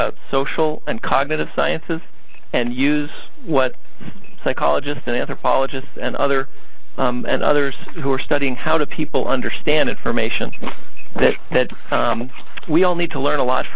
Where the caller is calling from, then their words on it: Boston, Massachusetts, United States; I'm calling from Boston from the New England Aquarium.